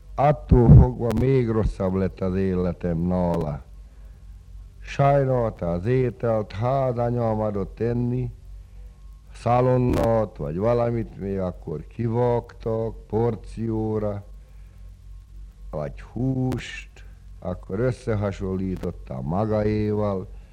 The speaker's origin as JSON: {"language": "Hungarian", "town": "Salgótarján", "region": "Nógrád", "country": "Hungary", "tie": "born or raised there", "said": "Engem elvittek Salgótarjánba. A nagyapámnál nevelkedtem valamegyik."}